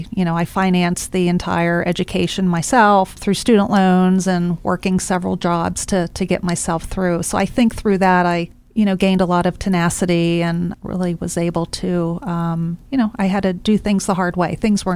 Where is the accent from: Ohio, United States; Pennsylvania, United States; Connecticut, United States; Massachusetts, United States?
Pennsylvania, United States; And so, you know, I grew up in a outside of Pittsburgh in a steel town.